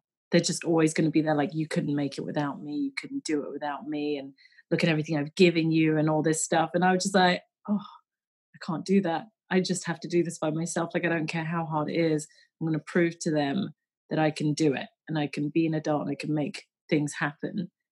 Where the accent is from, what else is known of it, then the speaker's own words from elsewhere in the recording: England, United Kingdom; born there; I'm a British born Chinese, and I feel like my mum always had this like difficulty of wavering between the two, you know. It's like, especially because, you know, I'm born in 1984, so, and I'm the first generation to be born in England